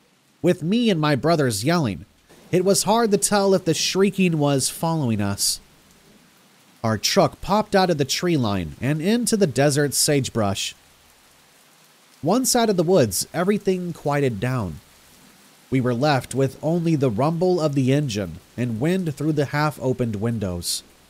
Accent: California, United States; born or raised there

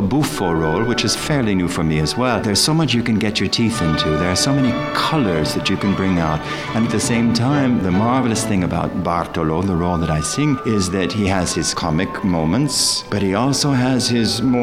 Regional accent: Kansas, United States; moved away as an adult; also born or lived in Texas / Frankfurt; now in Brussels, Belgium; I'm originally from Kansas, and I came to Brussels a good many years ago, about 15, through Frankfurt, and before that I was in Texas.

